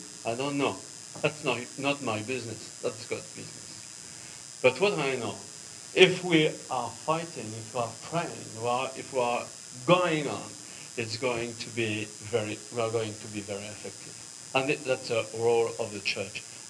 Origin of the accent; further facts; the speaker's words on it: France; accent: French; English is a second language; My English is very French, so now you know it.